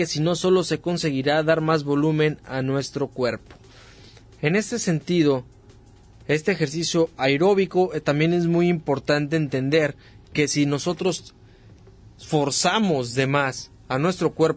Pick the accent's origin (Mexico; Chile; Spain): Mexico